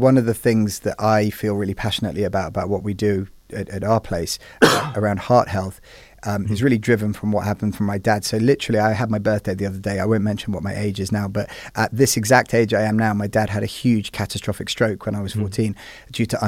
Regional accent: Oxford, South East England, United Kingdom; We should catch up because I grew up in Oxford

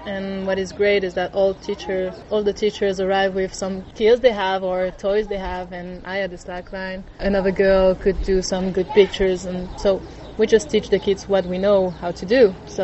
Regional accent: France; from France. I live in South France and I'm traveling in Southeast Asia for a year now.

